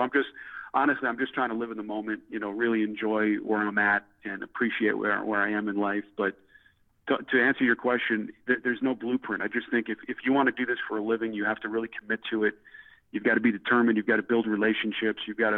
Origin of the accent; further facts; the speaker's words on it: New Jersey, United States; I grew up in North Jersey